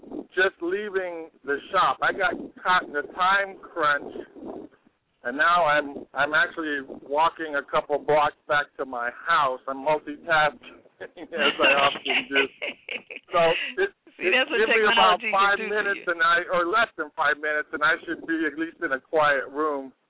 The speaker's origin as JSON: {"language": "English", "town": "Los Angeles", "region": "California", "country": "United States", "tie": "born or raised there", "also_born_or_lived": "Santa Barbara", "said": "I lived there for 20 years, starting around 81, and moved back to L.A. around 2000. So I'm hailing from Los Angeles these days"}